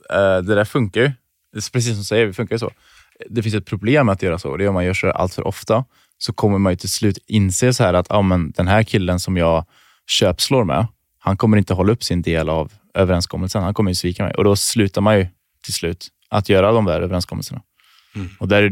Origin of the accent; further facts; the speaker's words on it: Trollhättan, Västra Götaland County, Sweden; Jag kom från Trollhättan.